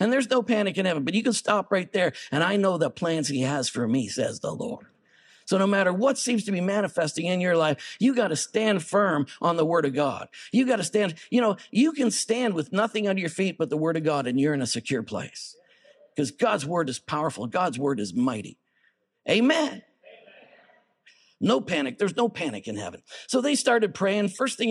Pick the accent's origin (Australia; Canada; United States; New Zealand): Canada; Montreal, Quebec; The church I grew up in Montreal, we were a very, very multicultural church.